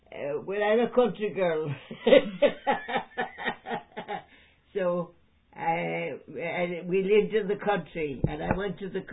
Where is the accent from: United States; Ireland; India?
Ireland; Rattany; born there; But where I was born in Rattany was like off the beaten track.